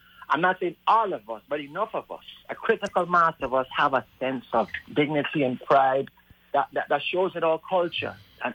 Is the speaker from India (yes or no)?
no; Saint Thomas, U.S. Virgin Islands; that's sacred ground for me as someone born and raised in St. Thomas, but my roots are in St. Croix and St. John.